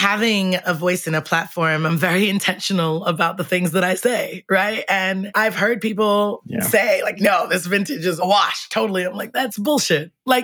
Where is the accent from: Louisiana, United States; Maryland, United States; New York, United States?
New York, United States; I'm from New York. A bagel everywhere else tastes very different to me. It's not New York water.